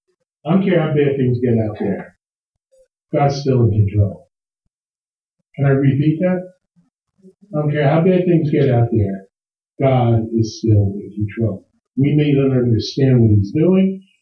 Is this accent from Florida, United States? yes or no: no; New Jersey, United States; accent: Jersey; Fourth, is my Jersey accent.